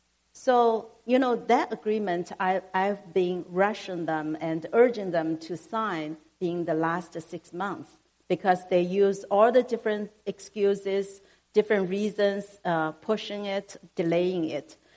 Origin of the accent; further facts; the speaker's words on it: Ningbo, Zhejiang, China; English is a second language; I was born in China. It's not a very small town, but very close to Shanghai, because it's in Ningbo. And I went to college called Fudan University in Shanghai.